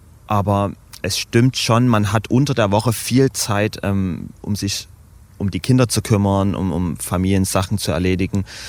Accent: Dresden, Saxony, Germany; Genau, ich bin geboren, aufgewachsen, nie weggezogen. Dresden ist sozusagen mein Anker, an den ich immer wieder zurückkomme und ich glaube, ich werde auch hier alt.

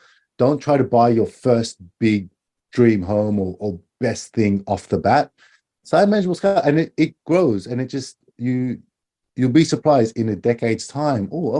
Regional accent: Australia; now in Japan; I'm Australian

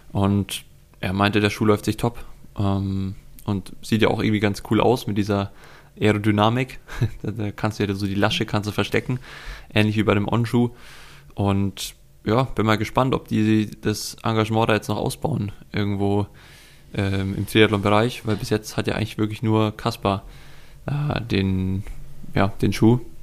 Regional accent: Bavaria, Germany; Der hatte ich schon als Kind gefühlt so von 6 bis 10. Mit denen bin ich immer durch die Dörfer bei uns in Oberbayern gerackert.

